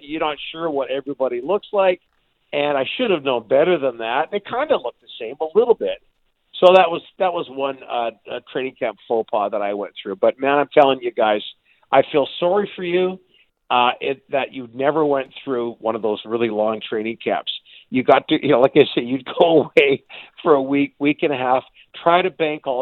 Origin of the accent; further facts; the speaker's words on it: Canada; I'm Canadian.